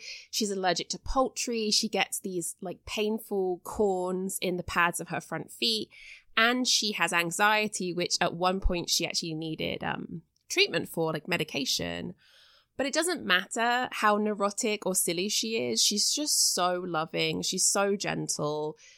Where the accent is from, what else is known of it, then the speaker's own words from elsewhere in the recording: United Kingdom; now in United States; as a British person living in the US